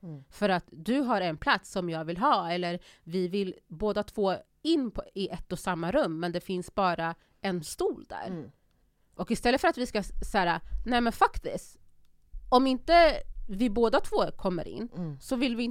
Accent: Sweden; Så för mig är Sverige mer eller mindre det enda jag har känt till. Mm. Även om jag inte 100% ser mig som svensk. Eller jo, så här. Jag är svensk, men jag är också gambian.

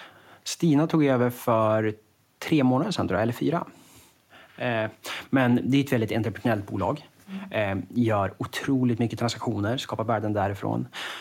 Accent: Umeå, Västerbotten County, Sweden; now in Stockholm, Sweden; Kommer från Umeå, Norrlands huvudstad.

